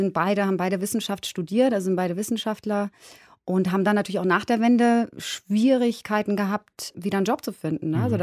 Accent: Halle, Saxony-Anhalt, Germany; Als ich dann auch wieder zurückgekommen bin, so als Teenager in die Stadt Halle wieder, das war für mich eigentlich ein richtiger Schock.

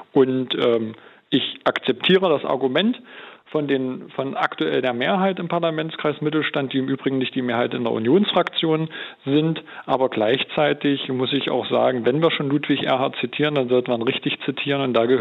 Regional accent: Saxony-Anhalt, Germany; haben wir ja in Anhalt, wo ich herkomme, auch zum ersten Mal das Frauenwahlrecht eingeführt

